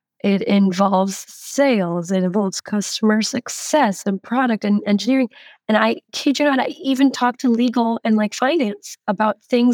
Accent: United States; moved away as an adult; now in France; But being an American expat in France

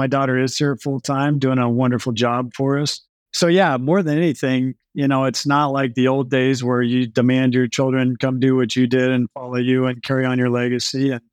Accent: Colorado, United States; We're from Colorado.

